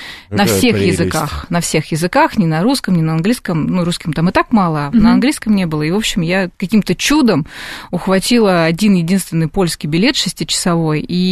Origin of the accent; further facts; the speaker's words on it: Kamchatka Krai, Russia; Я вот на Камчатке